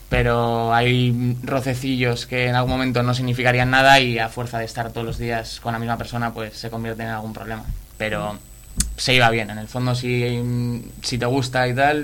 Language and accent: Spanish; Bilbao, Basque Country, Spain; Yo realmente soy de Bilbao.